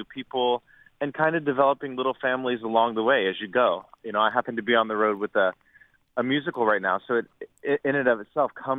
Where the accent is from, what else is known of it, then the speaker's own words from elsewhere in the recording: Austin, Texas, United States; Growing up in Austin, Texas, you know, we had so much access to live music, whether it was blues or country or bluegrass.